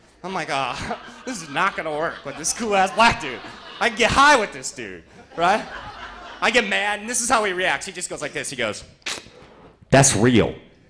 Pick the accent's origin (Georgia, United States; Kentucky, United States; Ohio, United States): Kentucky, United States; Lexington; now in California, United States; I'm from Lexington, Kentucky. I moved out to California, I realized that … is not an intimidating rap name.